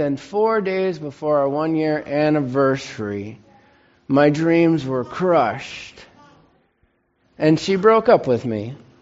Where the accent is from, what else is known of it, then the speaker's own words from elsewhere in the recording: Salt Lake City, Utah, United States; My dad told you already, but I'm from Salt Lake City, Utah.